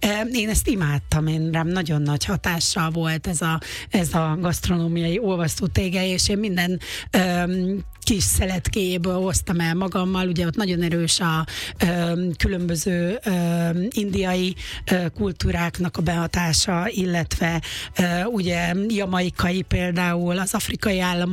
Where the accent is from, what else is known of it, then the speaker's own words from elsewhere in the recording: Hungary; én soha nem is akartam kimaradni, magyar vagyok, és az is maradtam